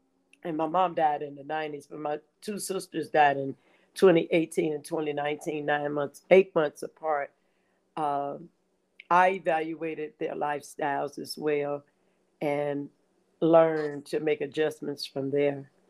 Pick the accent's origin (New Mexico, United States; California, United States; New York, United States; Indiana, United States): Indiana, United States; Gary; And I incorporated that in my life because I'm a city girl. I'm from Gary, Indiana.